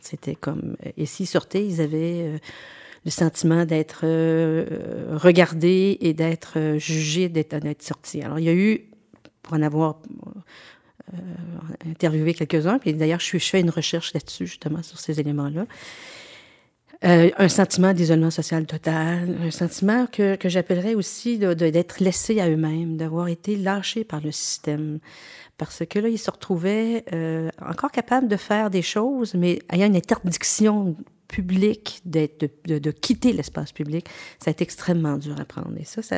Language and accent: French; Quebec, Canada; also born or lived in Germany; je suis venue ici, je viens des Laurentides, mais je suis venue ici après des études doctorales à l'étranger, en Allemagne.